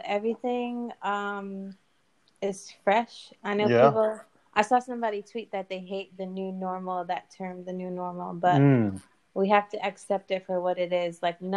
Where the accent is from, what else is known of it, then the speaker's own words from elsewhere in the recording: St. Croix, U.S. Virgin Islands; St. Croix and growing up in the Caribbean has helped me.